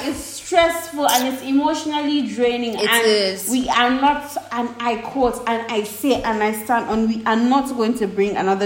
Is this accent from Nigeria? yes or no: yes; Nigeria; because we as Nigerian girls are going through enough as it is.